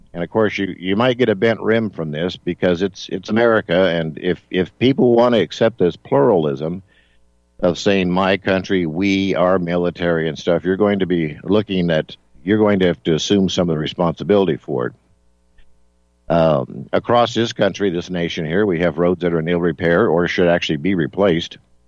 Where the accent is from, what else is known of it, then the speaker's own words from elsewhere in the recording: Las Vegas, Nevada, United States; And as most of you know, I'm from Las Vegas, and so I'm pretty familiar with the geography around there.